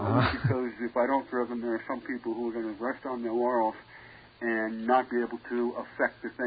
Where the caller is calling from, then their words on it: Port Jefferson Station, New York, United States; I'm calling from Port Jeff Station.